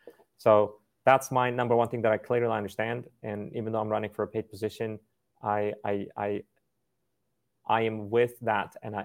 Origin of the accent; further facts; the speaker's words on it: Ukraine; English is a second language; also born or lived in United States / Canada; now in Thailand; I'm a white guy, but I'm from Ukraine, immigrated to US. I've lived also, my parents are in Canada, so I've lived there a bit too. Now I'm in Asia right now. I'm, you know, doing this from Thailand.